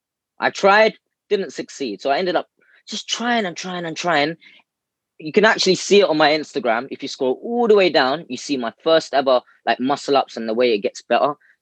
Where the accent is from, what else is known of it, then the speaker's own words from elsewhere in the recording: London, United Kingdom; So I'm born in the UK, born and bred in London. Central London as well.